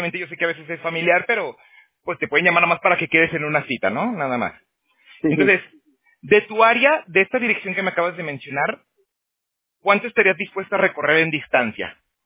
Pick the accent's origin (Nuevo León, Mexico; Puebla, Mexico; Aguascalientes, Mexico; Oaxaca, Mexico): Aguascalientes, Mexico; moved away; yo también soy de México. Yo soy de Aguascalientes. Pero bueno, ya hace 12 años me salí de allá